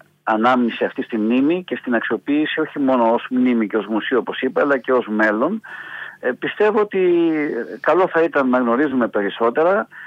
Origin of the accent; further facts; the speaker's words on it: Macedonia, Greece; γιατί εγώ είμαι Μακεδόνας